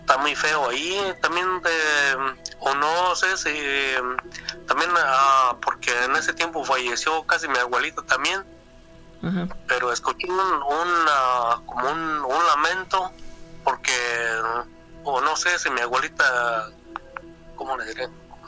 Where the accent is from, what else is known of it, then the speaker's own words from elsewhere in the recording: Guanajuato, Mexico; de ahí donde yo soy de Guanajuato, ¿verdad? La comunidad se llama Joroches.